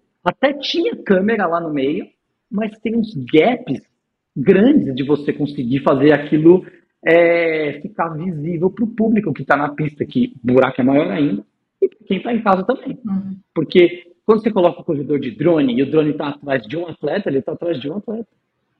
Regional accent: Brazil; E vocês sabem, né? Nós somos brasileiros, a gente dá um jeito.

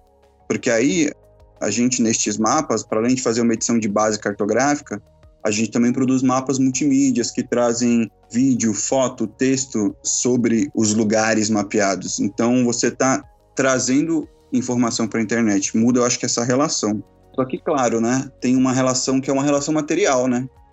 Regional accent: Itaquaquecetuba, São Paulo, Brazil; Eu fiz uma atividade em Itacoaxetuba, que foi onde eu cresci

